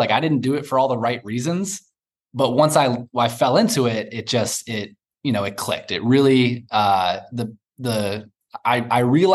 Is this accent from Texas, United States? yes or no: no; Indianapolis, Indiana, United States; Indianapolis, Indiana. Yeah.